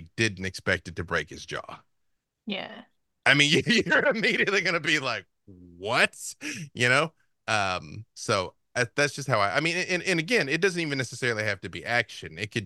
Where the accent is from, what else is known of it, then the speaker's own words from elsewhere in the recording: Arkansas, United States; because I'm not supposed to be able to pronounce Latin because I'm from Arkansas